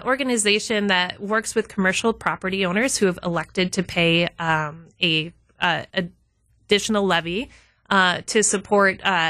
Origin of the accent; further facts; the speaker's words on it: Wisconsin, United States; I'm originally from Northeast Wisconsin, okay. Kind of all over Northeast Wisconsin. We moved it quite a bit.